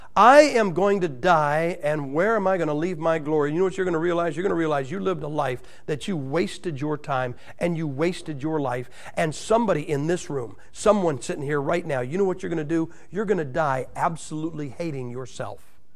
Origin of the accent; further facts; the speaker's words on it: Ohio, United States; I told you, I'm from Nassau, Ohio. That's where football got its start.